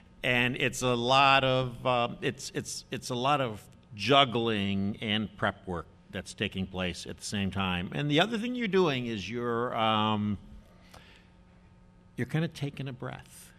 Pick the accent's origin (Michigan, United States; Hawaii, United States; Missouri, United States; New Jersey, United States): Michigan, United States; Detroit; so I'm from Detroit, so I call this the South.